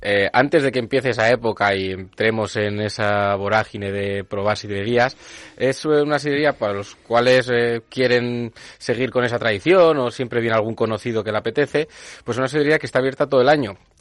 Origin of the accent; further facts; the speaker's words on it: Basque Country, Spain; algo que nos gusta a mucho a los que somos del País Vasco son las sidrerías